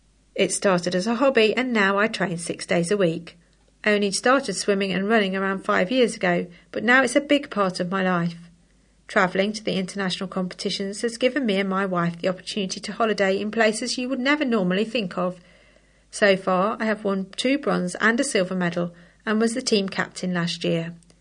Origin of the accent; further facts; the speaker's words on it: Sri Lanka; moved away as an adult; now in United Kingdom; I came to the UK from Sri Lanka in 2005 to complete a master's degree. I'd spent 23 years as an ophthalmologist in my home country